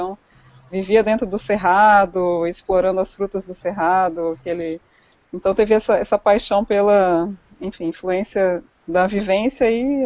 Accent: Brasília, Federal District, Brazil; Sou de Brasília

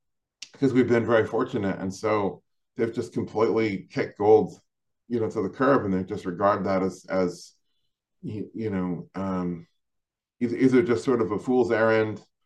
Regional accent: United States; I do think, as an American, I think I have the right to say this, and I've traveled pretty extensively around the world. I think we Americans understand gold least by far.

